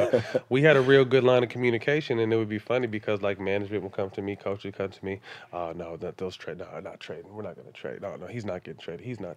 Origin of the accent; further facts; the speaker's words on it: Sacramento, California, United States; You were a guy, I mean, you know, Sacramento being my hometown, you were a guy out there.